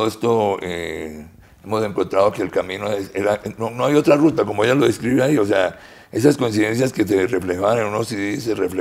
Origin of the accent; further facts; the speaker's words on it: Santander, Colombia; now in Cartagena, Colombia; culturalmente las personas que venimos de Santander, de las parceras o de la Tiplana, nos cuesta trabajo, es un choque cultural.